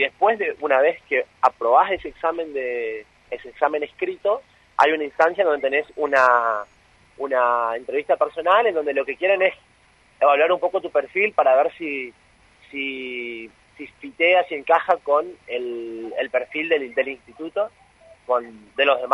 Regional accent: San Vicente, Misiones, Argentina; Yo soy de San Vicente.

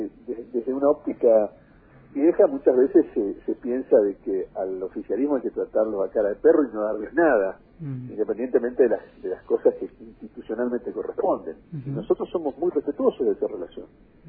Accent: Misiones, Argentina

